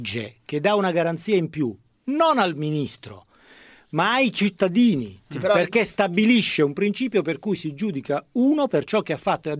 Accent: San Giovanni Rotondo, Apulia, Italy; born there; now in Milan, Italy; Sono nato a San Giovanni Rotondo, sono immigrato a Milano tanti anni fa e sono un tutt'uno con il profilo della periferia milanese.

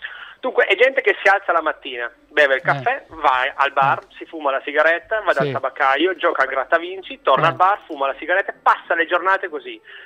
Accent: Chiomonte, Piedmont, Italy; Sì, buongiorno, io sono proprio di Chiamonte.

